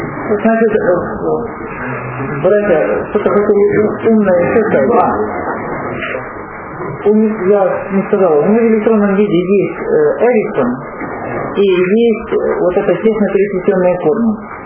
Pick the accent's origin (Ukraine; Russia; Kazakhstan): Ukraine; Kryvyi Rih, Dnipropetrovsk Oblast; Я сам украинец. Вырос на Украине